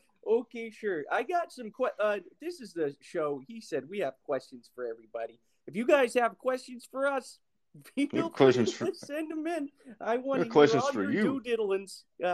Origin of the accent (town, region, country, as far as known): Canada